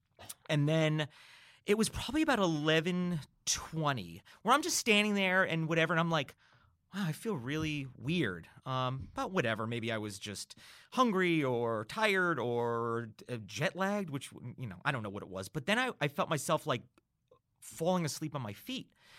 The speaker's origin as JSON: {"language": "English", "region": "New York", "country": "United States", "also_born_or_lived": "New Jersey", "lives_now": "California, United States", "said": "I'm from New York, like northern New Jersey, and then upstate New York about an hour around New York City."}